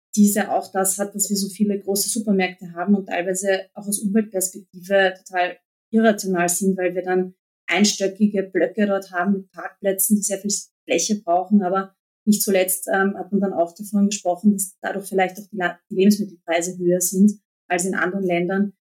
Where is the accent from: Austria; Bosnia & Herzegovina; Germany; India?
Austria; Vienna; also born or lived in Lower Austria; Eigentlich komme ich aus Wien, aber wir haben so, wie viele in Österreich, sind wir zur Hälfte eigentlich aufgewachsen in Niederösterreich. Es ist Obertinger, heißt das. Das kennt man jetzt vielleicht nicht. Das ist in der Nähe von Großweikersdorf und Hollabrunn.